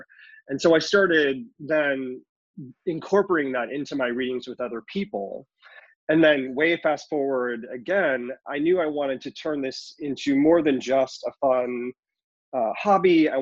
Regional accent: Oregon, United States; I'm from Oregon originally.

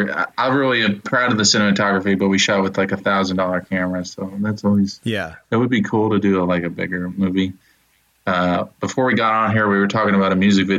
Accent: Louisville, Kentucky, United States; born there; So I was born in Louisville, Kentucky.

